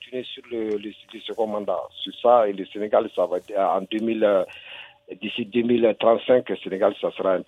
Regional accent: Mali; moi, je suis malien.

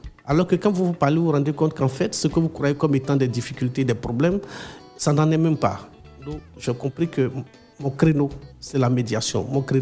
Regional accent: Côte d’Ivoire; chaque année, dans les périodes de vacances chez nous, en Côte d'Ivoire, il y a des tournois qui se jouent.

